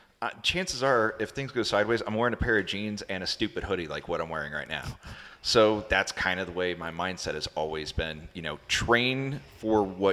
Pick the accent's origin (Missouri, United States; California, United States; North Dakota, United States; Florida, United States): Missouri, United States; St. Louis; I told you I'm from St. Louis.